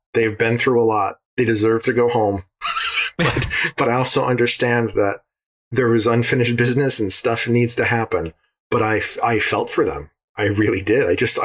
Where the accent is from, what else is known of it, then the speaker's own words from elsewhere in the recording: Rhode Island, United States; So I did do summer camp, like day camp stuff, for a few years when I was growing up in Rhode Island.